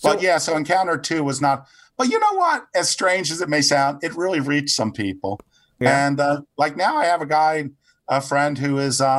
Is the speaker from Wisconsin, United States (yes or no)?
no; Baltimore, Maryland, United States; hey, I'm from Baltimore, man.